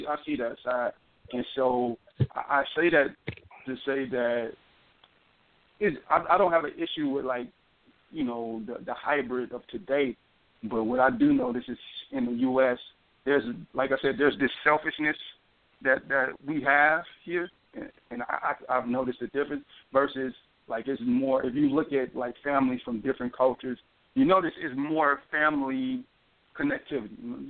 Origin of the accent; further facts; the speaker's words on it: United States; I'm Nigerian and American. I grew up in the whole American experience. So, like, pretty much I'm American from a development standpoint.